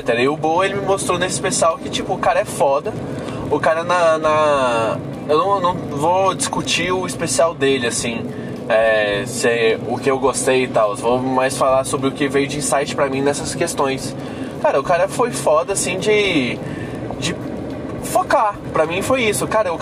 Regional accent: Goiânia, Goiás, Brazil; eu sou de Goiânia, esse aqui é meu podcast.

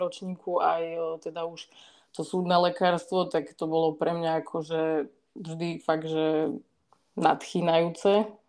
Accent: Bratislava, Bratislava Region, Slovakia; Študovala som na Univerzite Komenského, tu v Bratislave. Čiže nikam ďaleko som neodišla, keďže som rodená Bratislavčanka.

